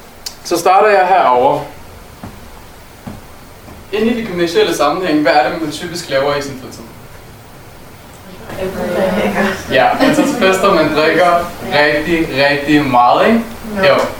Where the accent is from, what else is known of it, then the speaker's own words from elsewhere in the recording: Aalborg, North Denmark Region, Denmark; jeg er dansker. Jeg er født og opvokset i Danmark og på Aalborg.